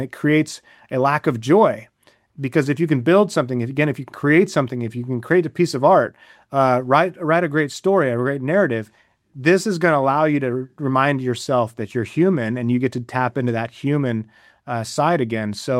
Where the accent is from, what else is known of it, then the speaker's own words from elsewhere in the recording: Nebraska, United States; I mean, I'm from Nebraska, so I feel like I was opening presents on Christmas for the Chiefs, you know.